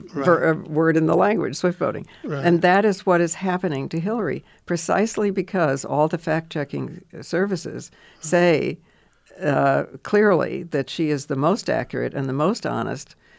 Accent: New York, United States; I would like to say as a New Yorker

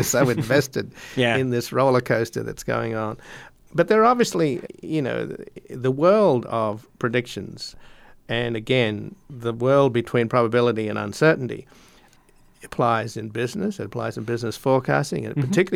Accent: Australia; because I come from Australia where, by the way, you get fined if you don't vote.

